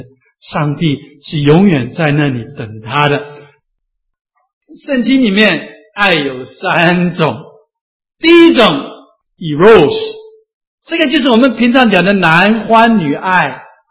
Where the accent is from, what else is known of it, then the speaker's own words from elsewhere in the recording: United States; 甚至当我们美国人是这样的